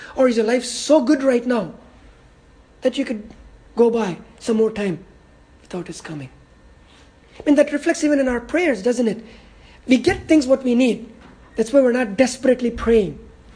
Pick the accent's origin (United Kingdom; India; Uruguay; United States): India; I come from India.